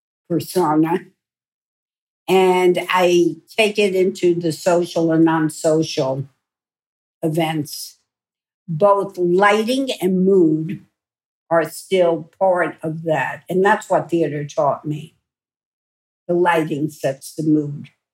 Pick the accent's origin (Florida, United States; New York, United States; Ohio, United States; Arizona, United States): New York, United States; Queens; When I was about 8 years old, I was growing up in Queens, New York.